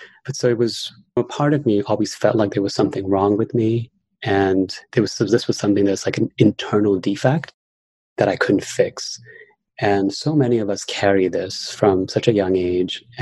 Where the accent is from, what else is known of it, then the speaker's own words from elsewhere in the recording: New York City, New York, United States; So I grew up in New York City and I come from a family of meditators.